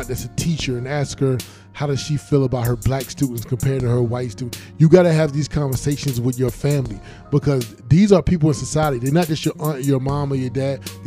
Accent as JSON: {"language": "English", "region": "Virginia", "country": "United States", "lives_now": "Minneapolis, United States", "said": "Especially I'm from Virginia, so they know I live in Minneapolis."}